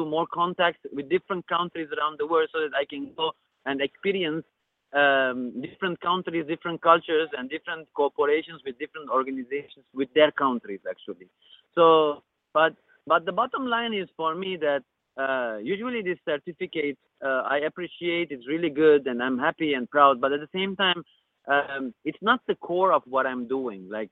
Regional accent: Lebanon; English is a second language; So here I come from the Middle East, and as I'm Armenian, I'm Lebanese, and I did all these things even without the budget

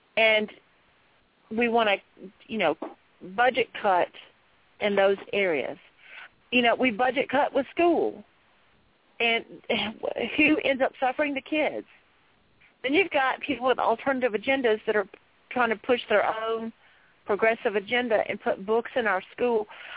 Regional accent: United States; I'm like, I wish we as American citizens had the option to opt out of a lot of things.

